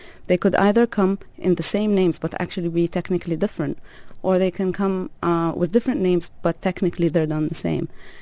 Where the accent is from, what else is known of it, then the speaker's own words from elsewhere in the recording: Amman, Amman Governorate, Jordan; In Amman.